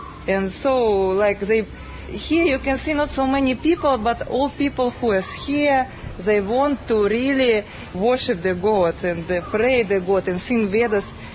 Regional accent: Russia; English is a second language; I came from Russia.

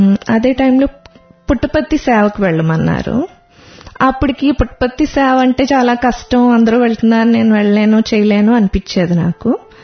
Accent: Visakhapatnam, Andhra Pradesh, India; నేను విశాఖపట్నం నుంచి, నేను ఎంఏ బీఈడీ చేశాను, హౌస్ వైఫ్ని.

